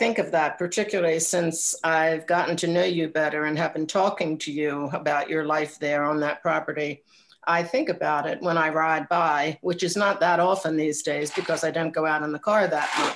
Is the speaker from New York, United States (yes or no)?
no; Baltimore, Maryland, United States; now in Columbia, United States; And I live most of my life in Columbia. I grew up in Baltimore and I still love Baltimore very much, but I don't drive in there that often.